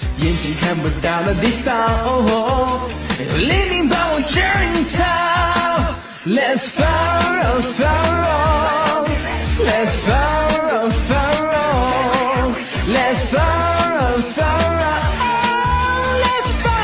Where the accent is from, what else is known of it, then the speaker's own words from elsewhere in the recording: Shandong, China; 山东的。